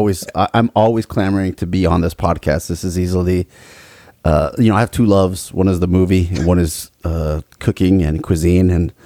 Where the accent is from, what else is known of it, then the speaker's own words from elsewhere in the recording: Miami, Florida, United States; also born or lived in Peru; my father's Colombian. I was born in Peru, but my mother's Peruvian, and I was raised in Miami. We're all immigrants to this country